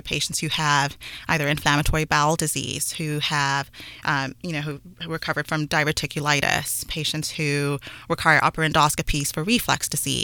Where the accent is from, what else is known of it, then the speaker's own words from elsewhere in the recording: Kenya; moved away as an adult; now in United States; I was born in Kenya. I grew up there until I was 18 and moved to the States for college. My parents were actually Nigerian citizens, but moved there before I was born. So my siblings and I all were raised in Kenya.